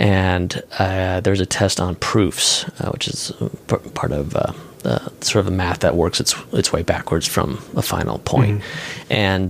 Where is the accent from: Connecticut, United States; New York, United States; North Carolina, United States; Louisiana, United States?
Connecticut, United States; Yeah, I'm originally from Connecticut, mm-hmm. and I went to school, college in Boston, and then I moved out here after that.